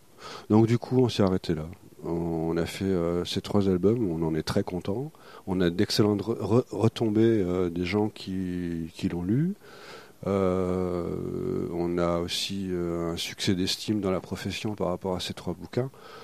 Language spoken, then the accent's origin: French; Grand Est, France; moi, je suis de la région, je suis alsacien d'origine